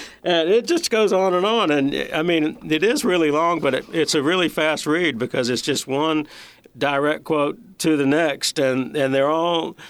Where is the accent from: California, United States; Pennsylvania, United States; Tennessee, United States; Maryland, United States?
Tennessee, United States; I came from Tennessee, and I needed to quickly meet the leaders in the community.